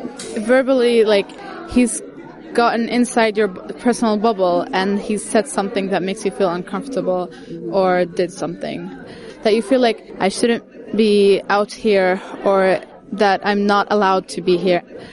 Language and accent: English; Palestine; English is a second language; I'm from Palestine. As a young woman in Palestine